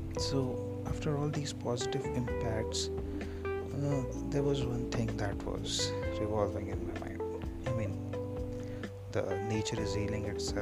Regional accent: Gorakhpur, Uttar Pradesh, India; I'm from Gorakhpur, Uttar Pradesh.

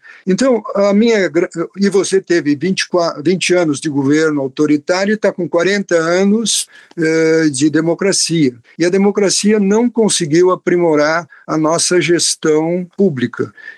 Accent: Rio Grande do Sul, Brazil; Se eu sou gaúcho, a gauchada aí vai declarar

